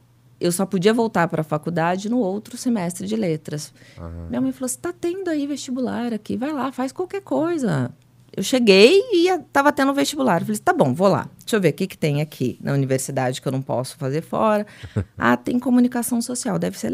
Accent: Pouso Alegre, Minas Gerais, Brazil; Eu sou de Minas, sou de Pouso Alegre.

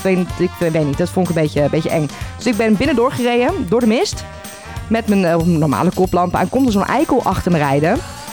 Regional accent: Netherlands; En wij praten altijd hard als Nederlander.

